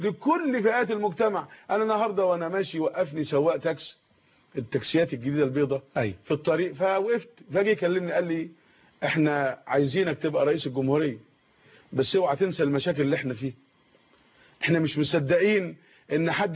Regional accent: Egypt

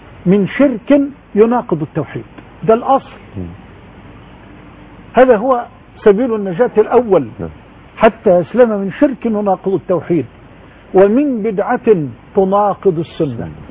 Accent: Egypt

